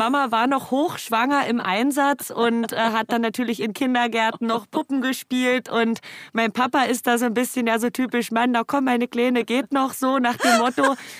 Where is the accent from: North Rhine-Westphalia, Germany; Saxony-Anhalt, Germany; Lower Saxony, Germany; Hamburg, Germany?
Lower Saxony, Germany; Helmstedt; born there; Also in Kammern sind wir, also geboren bin ich tatsächlich in Helmstedt. Das ist ja direkt die Grenze.